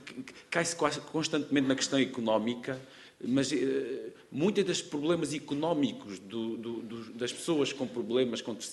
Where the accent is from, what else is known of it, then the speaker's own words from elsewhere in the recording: Alentejo, Portugal; accent: Alentejo; olha, vê-se logo que sou alentejano, não é? Pela minha voz, não se ouve, vê-se.